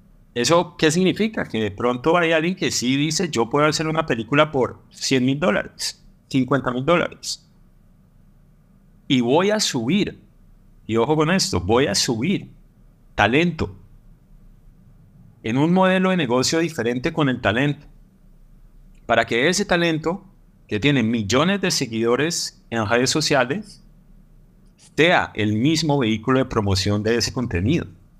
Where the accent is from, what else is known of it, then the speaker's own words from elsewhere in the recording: Colombia; por lo menos yo he estado participando de este tipo de conversaciones activamente como productor colombiano